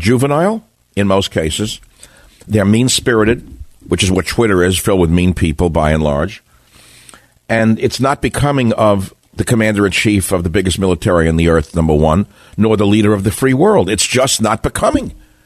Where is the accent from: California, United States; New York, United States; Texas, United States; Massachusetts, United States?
New York, United States; Queens